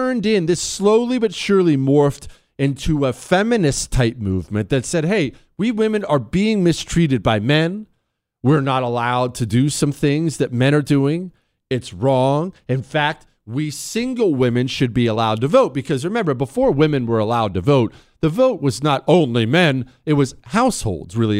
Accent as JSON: {"language": "English", "region": "Montana", "country": "United States", "tie": "born or raised there", "said": "You know, I grew up in Montana, so that was what we always did."}